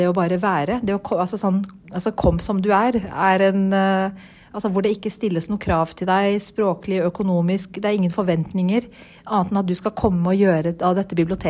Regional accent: Oslo, Norway; Jeg født og oppvokst her I Oslo, som Oslo-jente, men jeg har foreldre som har røtter da I Midtøsten og Iran. Altså nærmere sagt Libanon og Syria.

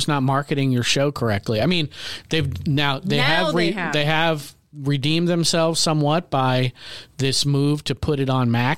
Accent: Australia; accent: Australian; First is Sam's Brooklyn accent is almost as good as my Australian accent.

